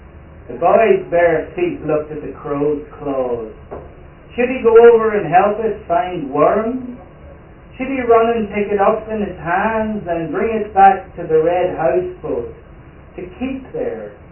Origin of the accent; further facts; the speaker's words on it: Ulster, Ireland; I grew up right on the Atlantic Ocean in Donegal. So whenever I go back there, I go down to the beach.